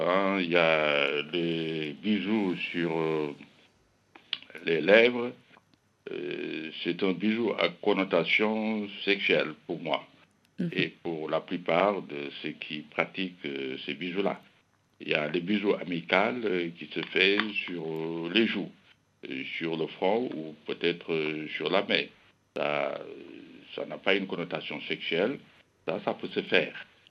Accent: Senegal; qu'on appelle chez nous, au Sénégal, la soutoura.

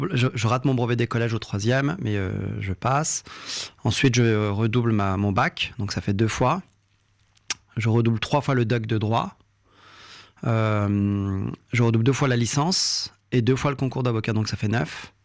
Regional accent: France; French is a second language; lorsque j'ai grandi en France, j'ai appris la langue française, moi, grâce aux dessins animés, les Schtroumpfs, notamment.

